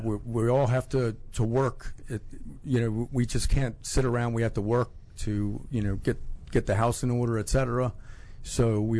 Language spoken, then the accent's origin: English; Baltimore, Maryland, United States; So, I grew up in Baltimore, mm-hmm. Maryland.